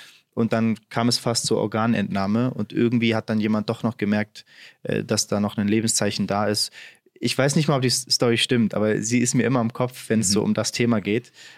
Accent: Hamburg, Germany; in meiner Heimatstadt Hamburg

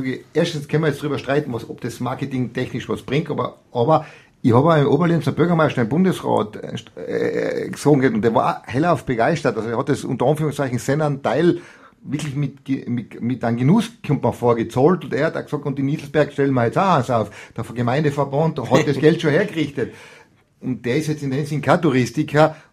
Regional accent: Tyrol, Austria; Wir sind eben keine Kärntner, wir sind auch keine Nordtiroler, wir sind eben Osttiroler.

